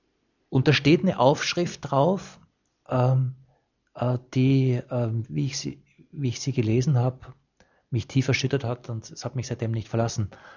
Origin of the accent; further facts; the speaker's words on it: Austria; hat in mir als Österreicherin ein totales inneres Beben ausgelöst.